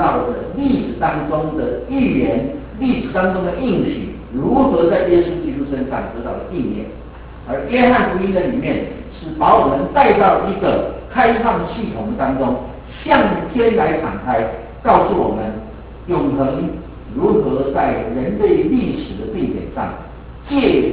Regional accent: Taiwan; accent: Taiwanese Mandarin; 我们从台湾来就是换，不晓得应该是换还是换，反正讲不清楚。

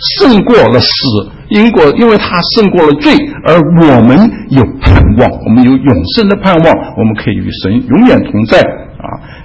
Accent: China; 只是我们中国人不喜欢用这个罪这个字，我们中国人喜欢用过这个字啊。

